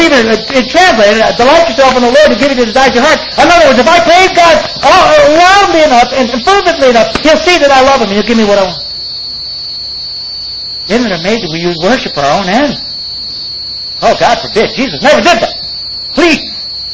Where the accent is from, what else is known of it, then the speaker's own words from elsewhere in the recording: New York, United States; accent: New York; And so there I'd bust into the meeting with my New York accent and everything